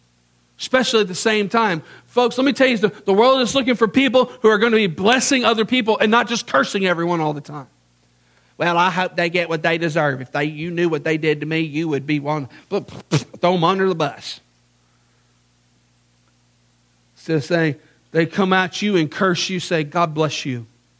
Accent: Memphis, Tennessee, United States; Sorry, I grew up in Memphis. That kind of stuff happened.

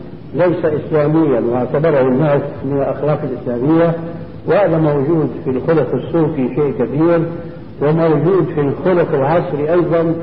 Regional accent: Syria; يتسع بعديد من بيوتنا في بلادنا سوريا.

